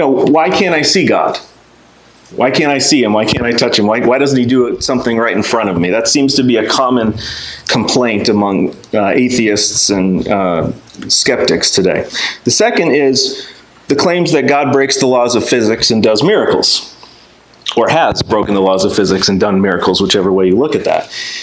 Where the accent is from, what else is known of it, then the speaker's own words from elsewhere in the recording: Osceola, United States; And we're from Osceola. She goes to school up there in Osceola.